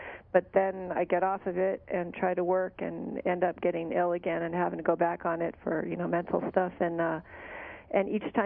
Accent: Tucson, Arizona, United States; Hey, I'm from Tucson.

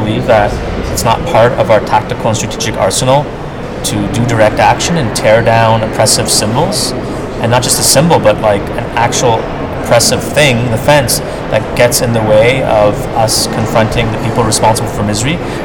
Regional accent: Montreal, Quebec, Canada; because I come from Montreal and Quebec, where a lot of people will read it only in French.

